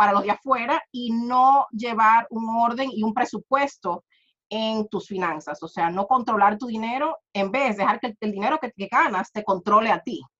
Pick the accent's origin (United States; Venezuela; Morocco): United States; born there; Yo soy de origen dominicano, de República Dominicana. Mis padres son de allá, pero yo nací aquí en Estados Unidos y vivo ahora en Florida, en el sur de la Florida.